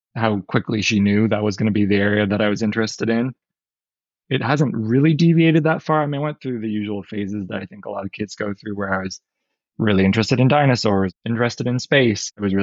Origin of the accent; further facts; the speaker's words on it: Canada; now in United Kingdom; when we grew up in Canada … was really not a common name.